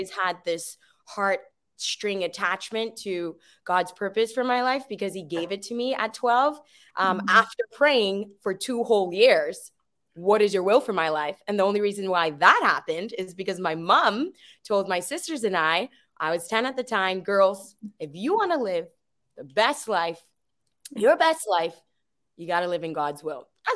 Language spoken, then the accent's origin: English; Bahamas; I'm not Chinese. I'm from the beautiful island nation of the Bahamas, located in the Caribbean.